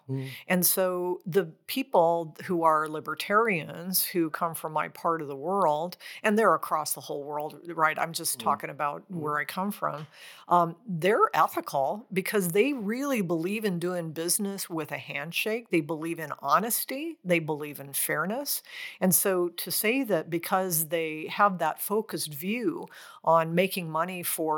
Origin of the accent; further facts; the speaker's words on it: Nebraska, United States; I come from Nebraska, the middle of the United States, and many of the business leaders there are what we would call libertarians. And so agriculture is where we come from, farming, et cetera.